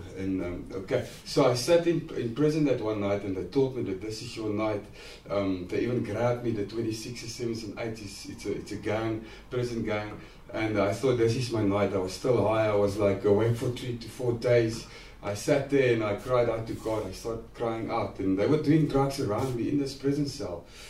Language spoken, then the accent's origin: English; Bloemfontein, Free State, South Africa; I am from Bloemfontein, but I wasn't always working for the Lord.